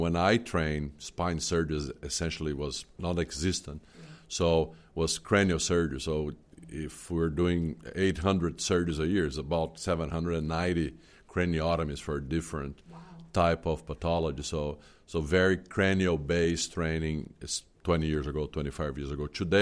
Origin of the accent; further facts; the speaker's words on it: Brazil; moved away as an adult; now in United States; Born and raised in Brazil a long time ago. Moved to the United States after finishing my neurosurgery residency in Brazil